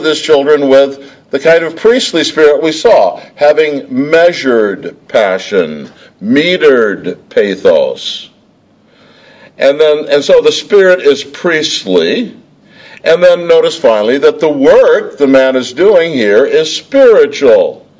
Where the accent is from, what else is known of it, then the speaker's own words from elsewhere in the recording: Michigan, United States; I'm from Michigan, and one of the clearest geographical marks of North America are the Great Lakes